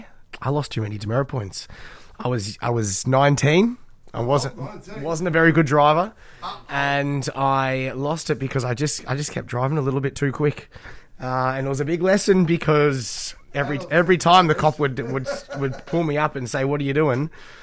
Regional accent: Sandringham, Victoria, Australia; I grew up in the Bayside town of Sandringham.

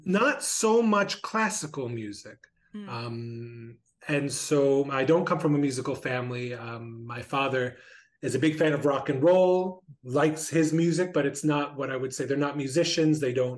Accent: Neptune, New Jersey, United States; Cool. I'm from New Jersey. I was born on the Jersey Shore in Neptune, New Jersey, right outside of Asbury Park, which means the early musical experiences.

